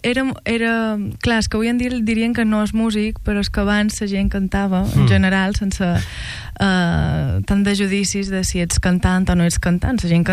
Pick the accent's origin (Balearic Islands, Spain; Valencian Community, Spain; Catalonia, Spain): Balearic Islands, Spain; Valldemossa; a la parròquia d'on jo soc, de Vall de Mossa